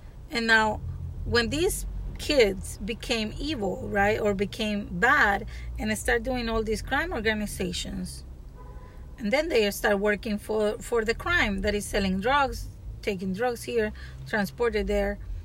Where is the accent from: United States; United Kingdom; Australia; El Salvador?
El Salvador; I'm from El Salvador, and you know something that bothers me